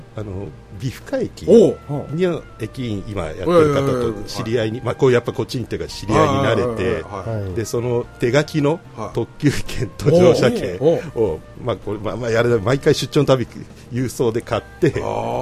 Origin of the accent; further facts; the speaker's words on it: Tokyo, Japan; 地元東京、まあ 京王線っていうところが地元だったので